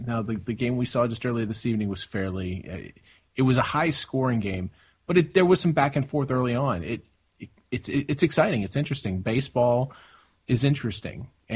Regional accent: St. Louis, Missouri, United States; I am from the St. Louis area. So we do have a vested interest in the World Series

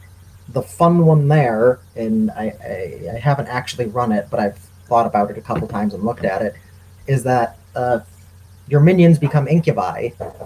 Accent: United States; I'm allowed to say that because I am American.

